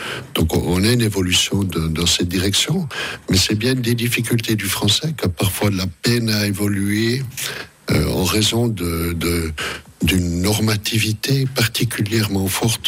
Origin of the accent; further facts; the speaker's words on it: Switzerland; ce qui nous amuse un peu en tant que Suisse, puisque ça fait maintenant plusieurs années qu'ici, cette question ne fait plus débat.